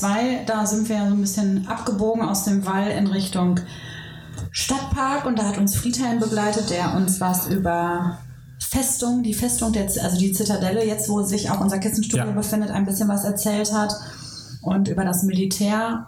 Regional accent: Cologne, North Rhine-Westphalia, Germany; aber wir kommen ja aus Köln und da ist das ja die Legende schlechthin

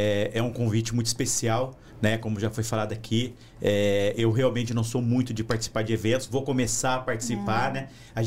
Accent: São José dos Campos, São Paulo, Brazil; Eu sou com muito prazer nascido e criado em São José dos Campos.

